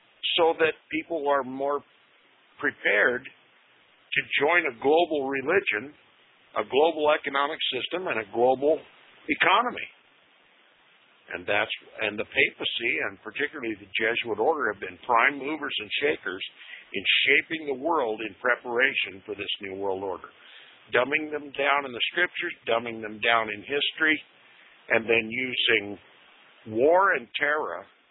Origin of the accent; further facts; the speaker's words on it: United States; Now, I'm an American, and I understand a few things that are bigger than myself